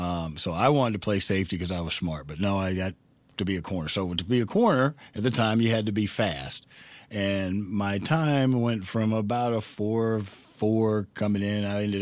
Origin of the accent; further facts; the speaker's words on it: Houston, Texas, United States; I grew up in Houston, so in Houston it was called the Fun Football League.